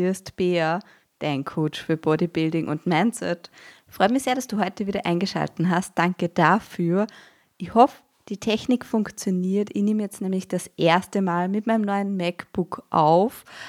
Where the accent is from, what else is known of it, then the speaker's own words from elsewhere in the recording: Austria; als Österreicherin